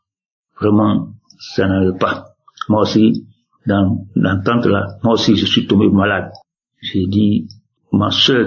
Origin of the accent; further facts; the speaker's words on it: Côte d’Ivoire; Je suis un Ivoirien vivant en Côte d'Ivoire, dans la région de Marawi.